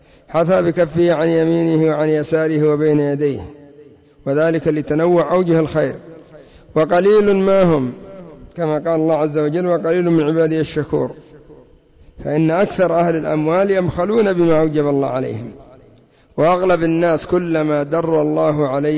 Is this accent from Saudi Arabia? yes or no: no; Yemen